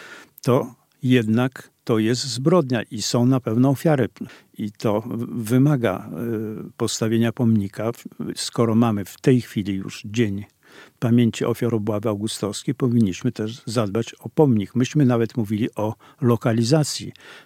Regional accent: Suwałki, Podlaskie Voivodeship, Poland; also born or lived in Gdańsk; bo jestem chłopcem z Suwałk, wprawdzie urodzonym w Gdańsku

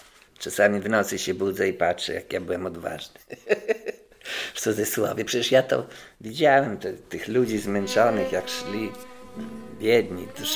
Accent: Białystok, Podlaskie Voivodeship, Poland; Moje rodzinne miasto, a zły to ptak, który własne gniazdo kala. No przede wszystkim już to nie ten Białystok, inna atmosfera, inny wygląd.

